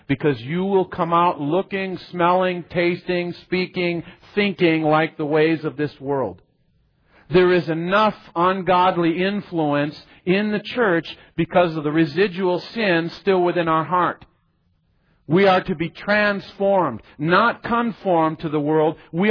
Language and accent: English; Michigan, United States; I grew up in Michigan, and one that was nearby was in Ohio. It's called Cedar Point.